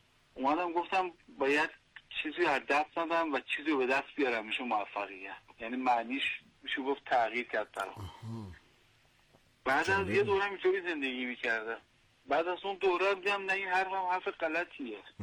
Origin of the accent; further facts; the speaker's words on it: Hamadan, Iran; بله، من اهل همدان هستم